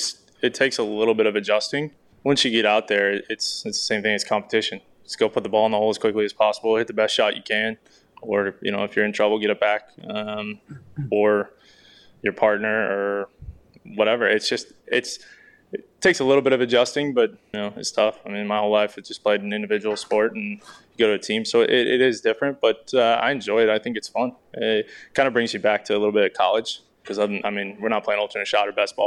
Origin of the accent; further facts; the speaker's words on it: Wisconsin, United States; you know, growing up in Wisconsin.